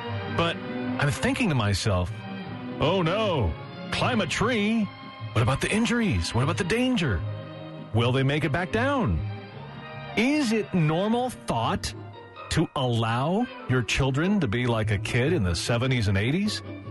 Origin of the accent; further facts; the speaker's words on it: Seattle, Washington, United States; Now, I grew up in Seattle, Washington. Not sure where you grew up.